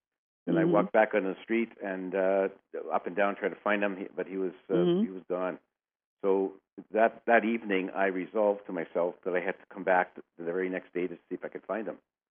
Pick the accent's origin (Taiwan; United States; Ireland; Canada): Canada; Well, I was raised in Canada in a very strict Roman Catholic family. That's my background. I was an altar boy, and I went to church quite often and followed all the rules.